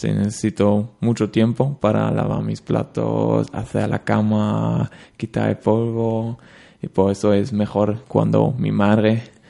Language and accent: Spanish; Dortmund, North Rhine-Westphalia, Germany; Spanish is a second language; now in Spain; Sí, yo soy de Alemania, de una ciudad muy, muy fea de Alemania. Se llama Dortmund.